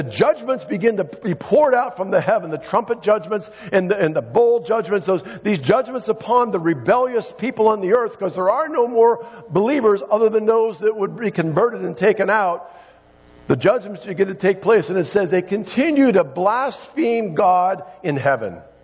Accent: United States; And as an American, I have seen that shift.

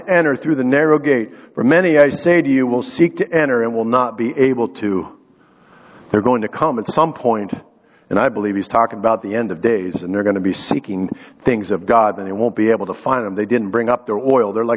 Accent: Titusville, Pennsylvania, United States; Growing up in Titusville, Pennsylvania, is where I grew up in my early years

